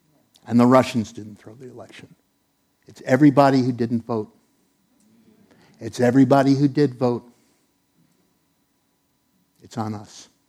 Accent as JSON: {"language": "English", "region": "New York", "country": "United States", "said": "I'm a New Yorker, okay?"}